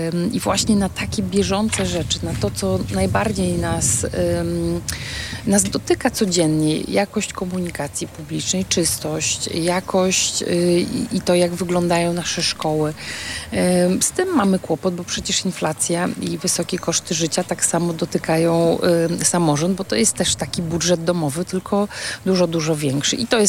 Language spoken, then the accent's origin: Polish; Gdańsk, Pomeranian Voivodeship, Poland; mówimy, że jesteśmy z Gdańska